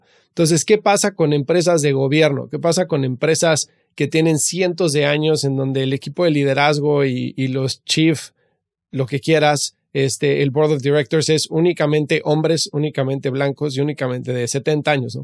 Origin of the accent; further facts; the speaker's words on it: Mexico; yo que soy mexicano, que tuve la fortuna de poder estudiar en Estados Unidos